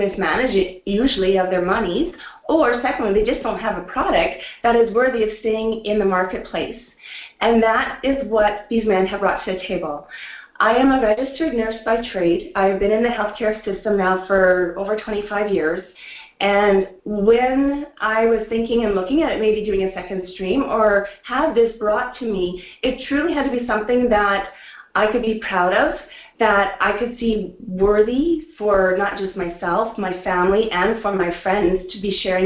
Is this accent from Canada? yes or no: yes; Saskatchewan, Canada; I am from Saskatchewan, Canada